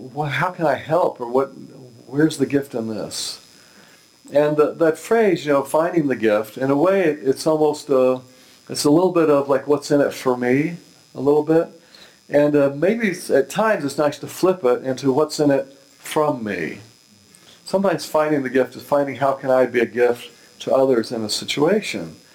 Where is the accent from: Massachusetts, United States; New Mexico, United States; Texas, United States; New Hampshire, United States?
Texas, United States; Houston; I was living in Houston. I grew up in Houston, then moved away and lived some places, ended up back there for a while.